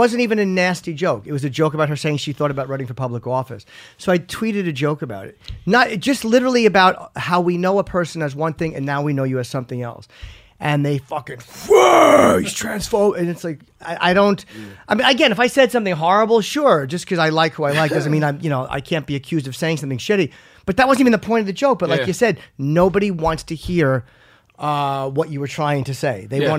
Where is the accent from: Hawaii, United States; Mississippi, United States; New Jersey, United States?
New Jersey, United States; Jersey, Central Jersey.